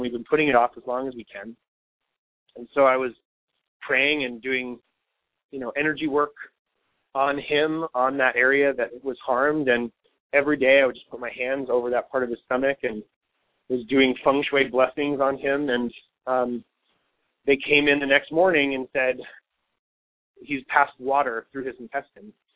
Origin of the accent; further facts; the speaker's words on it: New York, United States; now in Los Angeles, United States; I mean, again, I'm from New York, right? So I'm a little skeptical. I didn't come to Los Angeles to drink a bunch of Kool-Aid and have my life improve.